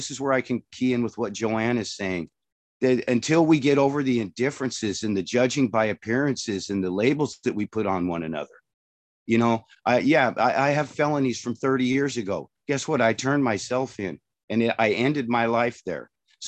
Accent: Portland, Oregon, United States; I'm nearly 60 years old. I grew up here in Portland.

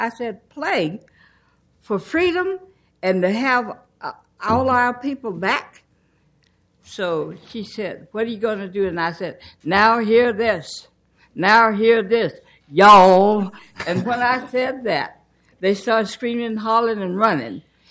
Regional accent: Muskogee, Oklahoma, United States; that's Oklahoma.

